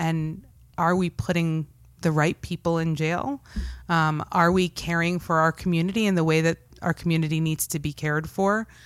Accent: Cincinnati, Ohio, United States; I grew up in Cincinnati, Ohio, which is a very racially diverse

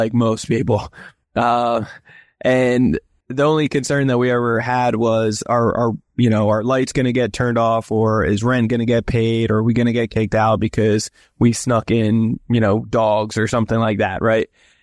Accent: New Jersey, United States; now in San Diego, United States; I'm originally from New Jersey. I live here in sunny San Diego, California, Old Town to be specific

